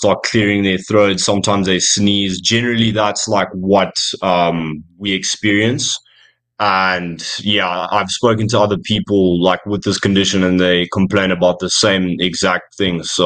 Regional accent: Zimbabwe; Where I was actually growing up in Zimbabwe. So we don't really have like spring and autumn. We just have like summer, winter.

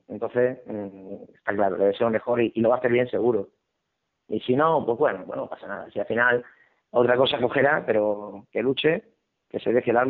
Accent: Extremadura, Spain; pero que yo soy de Extremadura, que estoy a 1000 kilómetros de mi casa

